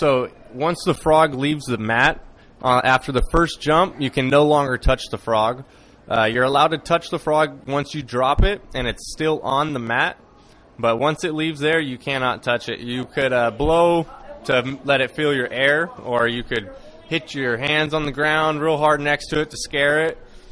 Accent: Modesto, California, United States; I'm from Modesto, California.

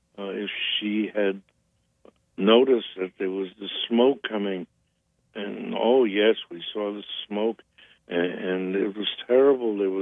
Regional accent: Germany; first language German; English is a second language; now in United States; But deep in my heart, my first language was German. My first culture was German. My mother and I bonded in Germany.

